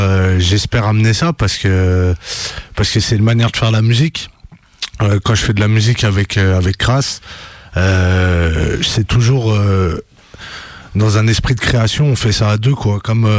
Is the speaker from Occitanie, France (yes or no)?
no; Lyon, Auvergne-Rhône-Alpes, France; mais on était du même quartier, en fait, à la base. On vient tous les deux de Montchat